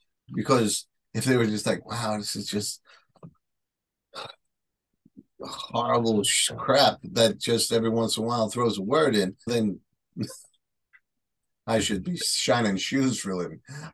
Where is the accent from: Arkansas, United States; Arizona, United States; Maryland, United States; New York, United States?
New York, United States; Bronx; accent: Bronx; Because the transcription really couldn't understand my Bronx accent.